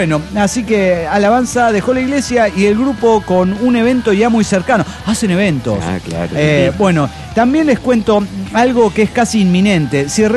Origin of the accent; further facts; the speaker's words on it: Córdoba, Argentina; de Córdoba, Argentina.